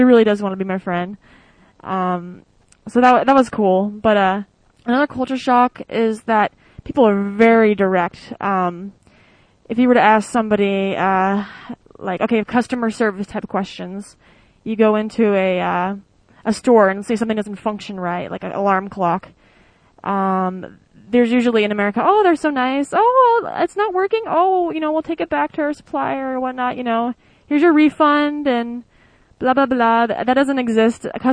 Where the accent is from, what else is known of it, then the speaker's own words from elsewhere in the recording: United States; You get a lot of crap for going there as an American